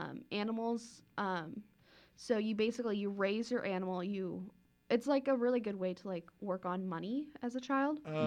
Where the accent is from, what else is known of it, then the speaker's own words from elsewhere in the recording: Lincoln, Nebraska, United States; so I'm from Lincoln. I live in the city, so I don't do 4-H.